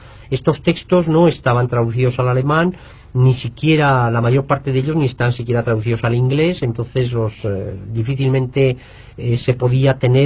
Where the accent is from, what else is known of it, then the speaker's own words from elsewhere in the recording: Basque Country, Spain; los vascos somos, yo soy vasco en ese sentido